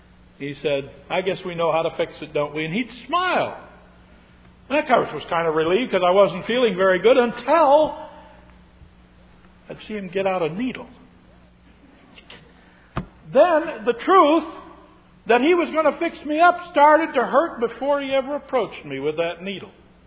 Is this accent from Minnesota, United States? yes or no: yes; Litchfield, Minnesota, United States; The Litchfield Church, where I grew up in Minnesota, was just a little church.